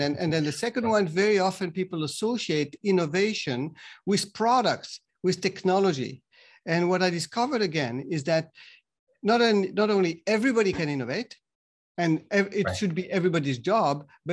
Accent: France; English is a second language; moved away as an adult; also born or lived in Japan; I'm from France. I was trained as an engineer, but after my grad school, I went to Japan initially just to kind of learn the language and be kind of exposed to the culture. I liked it so much that I stayed there

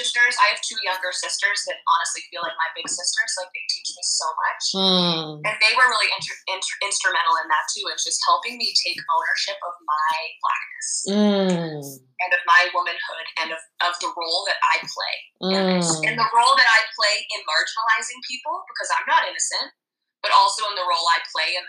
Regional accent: Denver, Colorado, United States; I grew up in Denver, and I don't know if much of you know much about Denver's.

